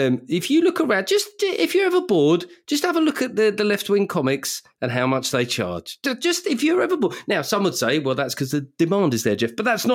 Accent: United Kingdom; I'm British.

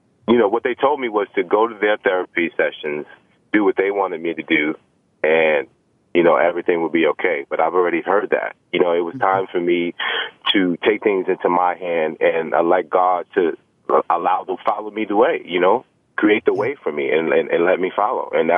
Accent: Brooklyn, New York, United States; growing up in Brooklyn, especially the Brownsville area

